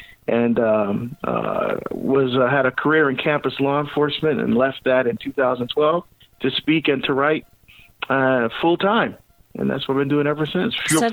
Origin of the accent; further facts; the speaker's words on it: Barbados; born there; moved away; I was born in Barbados in the West Indies in the Caribbean. My father was not a person of faith. My mom was a Methodist who converted to the Catholic faith as a teenager.